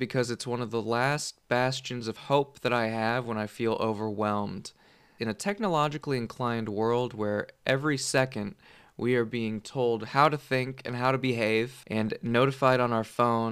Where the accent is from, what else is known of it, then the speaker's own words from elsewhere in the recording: California, United States; I grew up in the Silicon Valley.